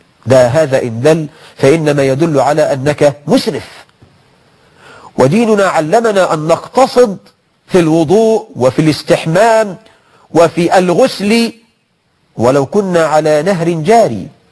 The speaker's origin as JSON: {"language": "Arabic", "country": "Egypt", "said": "عندنا في مصر"}